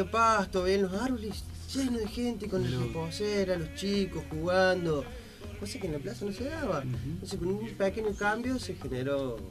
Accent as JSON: {"language": "Spanish", "region": "Córdoba", "country": "Argentina", "lives_now": "Alberdi, Argentina", "said": "Sí, soy de Córdoba. Pero yo en Alberdi ya hace 8 años que estoy más o menos."}